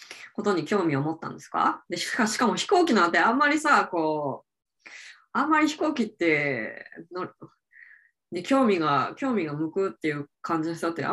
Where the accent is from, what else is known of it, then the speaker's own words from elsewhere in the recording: Hadano, Kanagawa, Japan; also born or lived in Yokohama; 私は秦野市で育ったんですけど、うん、私はでも、14歳まで横浜市で育って、そこから引っ越して秦野市で育ったんだけど